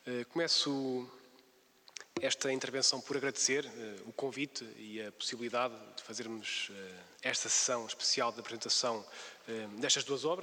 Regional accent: Pombal, Leiria, Portugal; neste dia que é dedicado ao concelho onde cresci e vivi parte considerável da minha vida, o Concelho de Pombal

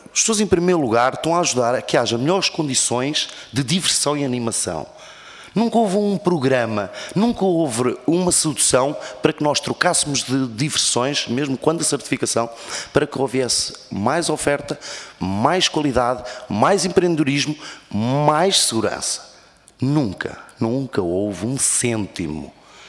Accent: Pampilhosa da Serra, Coimbra, Portugal; Porque eu sou da zona da Pampilhosa da Serra e de Prão Grande, um concelho a Coimbra, casei no da Pampilhosa da Serra

